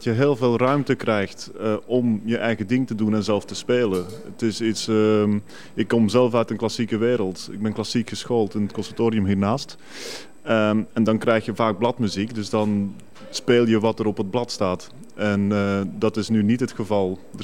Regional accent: Belgium; En ik ben Belg zelf.

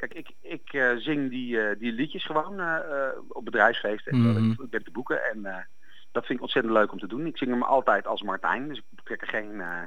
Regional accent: Utrecht, Netherlands; ik kom oorspronkelijk uit Utrecht.

